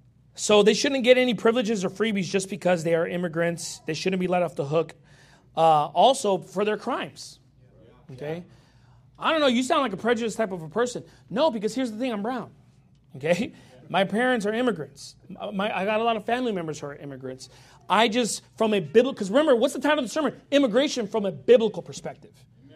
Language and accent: English; United States; But just in general, obviously, I'm an American, and I think we should be Americans when we come here, amen?